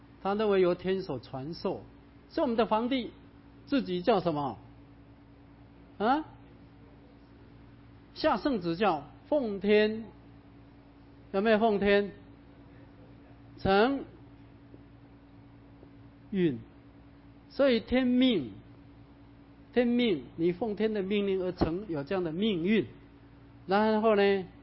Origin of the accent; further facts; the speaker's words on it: China; 那我们中国人讲的天，或者讲的人，这叫头顶着天，两脚站在地上